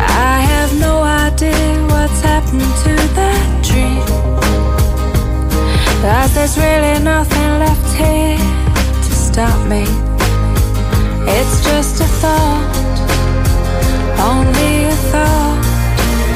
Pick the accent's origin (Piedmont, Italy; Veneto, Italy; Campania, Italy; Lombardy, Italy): Campania, Italy; Naples; Da napoletano ovviamente amo e adoro il mare, e Napoli è bagnata dal mare